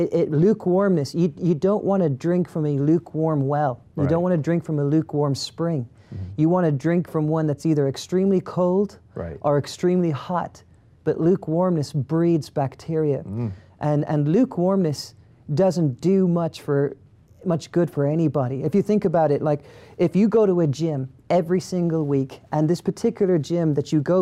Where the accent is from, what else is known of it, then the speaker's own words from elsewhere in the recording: Ireland; I'm from Ireland, so I don't know what states are in between here and Kentucky.